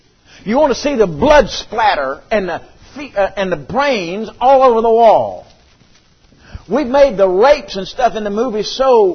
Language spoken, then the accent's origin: English; United States; I'm an American. I'm so liberal sometimes I don't think I'm a Baptist.